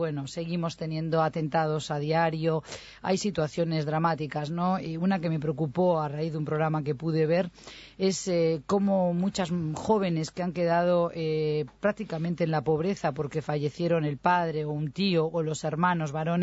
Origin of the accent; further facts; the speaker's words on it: Spain; Porque también habla mucho de cómo somos los españoles.